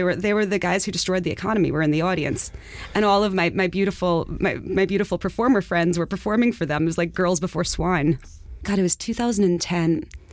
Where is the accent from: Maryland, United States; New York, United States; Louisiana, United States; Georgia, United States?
New York, United States; Far Rockaway; I'm from Far Rockaway. My mom is an illustrator. I've been drawing since I was 4 years old.